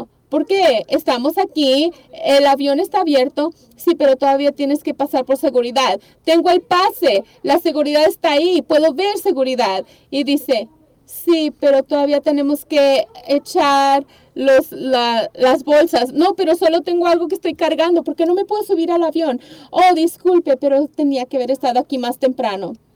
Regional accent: California, United States; yo soy de California, ¿cómo no voy a sacar mi licencia de California?

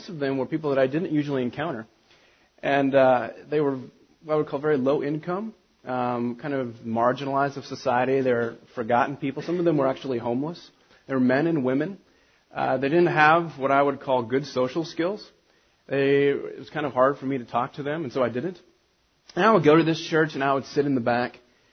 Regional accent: Lincoln, Nebraska, United States; I'm from Nebraska. I grew up on a farm just north of Lincoln, about 5 or 6 miles. So I was 18, then I came to Omaha

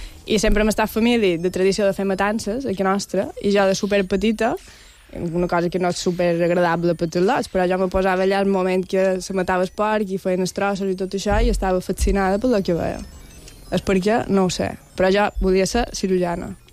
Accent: Santanyí, Balearic Islands, Spain; Jo de Santanyí.

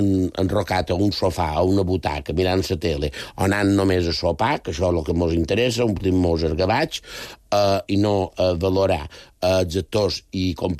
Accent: Balearic Islands, Spain; accent: Mallorcan; El mallorquí m'agrada xerrar-lo el millor possible.

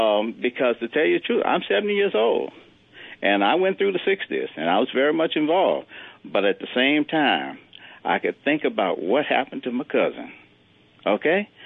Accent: Louisiana, United States; I'm 70 years old, and I'm originally from Louisiana.

